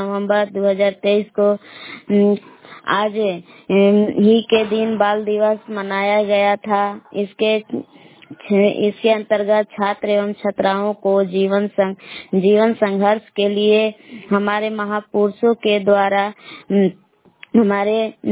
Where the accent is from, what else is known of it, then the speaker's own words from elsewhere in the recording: Bilas, Bihar, India; मैं ग्राम बिलास जिला कैमूर भभुआ के निवासी हूँ।